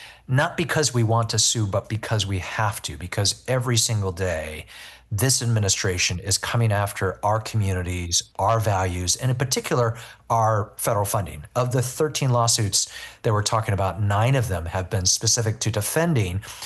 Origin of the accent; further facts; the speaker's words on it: East Coast, United States; I grew up on the East Coast, first kid in my family, born in the United States to my Chinese immigrant parents